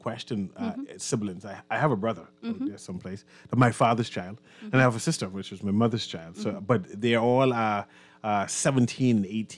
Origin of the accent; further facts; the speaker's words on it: Nassau, New Providence, Bahamas; born there; I was born in Nassau, yeah. Actually. I'm a Nassau-born man. Mm-hmm. I claim Acklands because of my father. My father was born in Acklands. My grandfather was born in Acklands. My great-grandfather was born in Acklands.